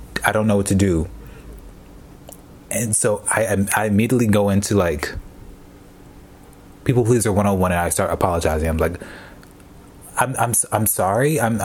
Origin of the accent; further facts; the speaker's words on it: Tennessee, United States; I always tell people I'm from Tennessee. You know, the home of country music and racism.